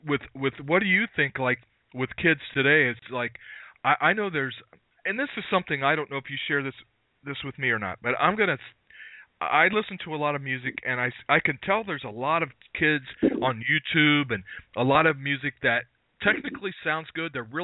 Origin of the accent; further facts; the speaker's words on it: Ohio, United States; And I'm from Ohio, and, you know, I love the Youngstown sound. I love the Cleveland sound.